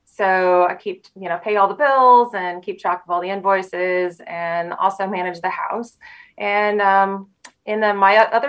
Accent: Superior, Nebraska, United States; I'm from Superior, Nebraska. I am a mom of 6, and I'm a farmer's wife

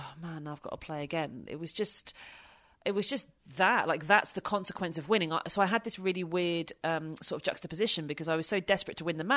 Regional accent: United Kingdom; And if you do that at the grass court season, what does that mean being a Brit?

